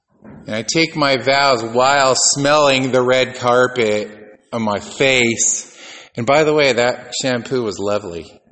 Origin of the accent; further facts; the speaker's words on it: United States; Trust me, I am an American, and I do not like falling down before anything